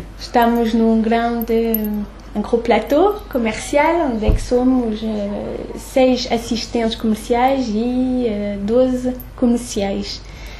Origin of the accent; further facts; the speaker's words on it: Portugal; now in France; meus pais são portugueses e eu também sou portuguesa. Bom, foi uma escolha deles de vir para a França.